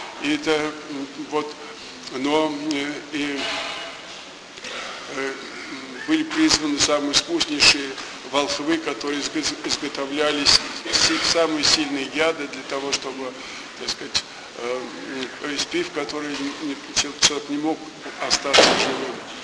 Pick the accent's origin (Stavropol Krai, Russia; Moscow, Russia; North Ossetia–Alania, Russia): Moscow, Russia; мы с вами москвичи